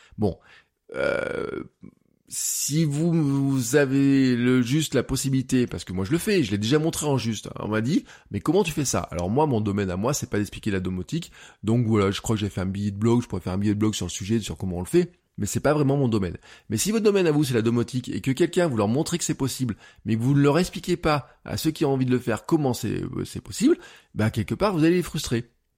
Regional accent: Auvergne-Rhône-Alpes, France; en tant qu'Auvergnat, je suis chauvin, donc je vous dis, venez en Auvergne faire du vélo.

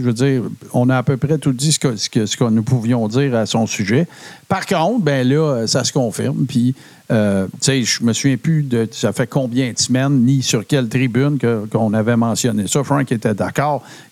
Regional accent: Montreal, Quebec, Canada; je viens de Montréal.

